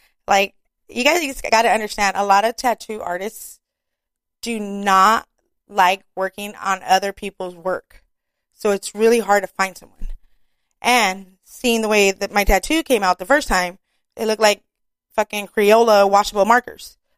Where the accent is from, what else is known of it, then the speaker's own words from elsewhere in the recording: Santa Ana, California, United States; born and raised in Orange County, Santa Ana.